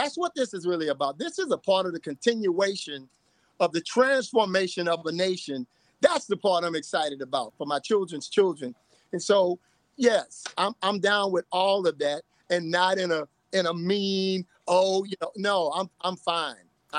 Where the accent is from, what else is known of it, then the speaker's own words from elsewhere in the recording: Texas, United States; I'm from Texas.